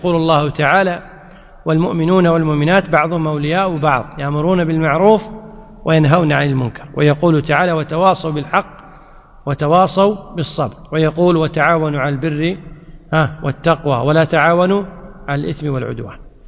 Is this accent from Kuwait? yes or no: yes; Kuwait; لذلك عندنا في الكويت أن الذي يجاهر بالشرب